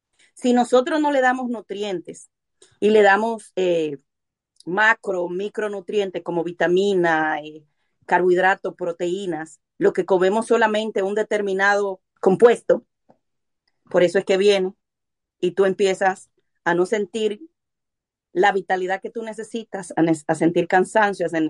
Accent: Dominican Republic; Yo soy dominicana. Bueno, ustedes son colombianos y más o menos es el mismo estilo.

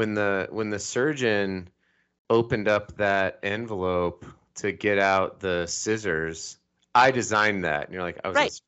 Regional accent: Colorado, United States; now in Salt Lake City, United States; But I was raised in Colorado, and I live in Salt Lake City, so that's cool.

